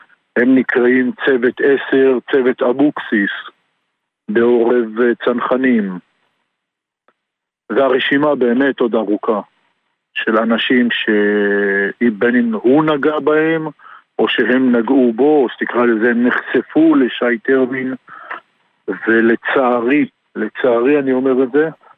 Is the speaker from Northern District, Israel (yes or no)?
yes; Rosh Pina, Northern District, Israel; ראש פינה.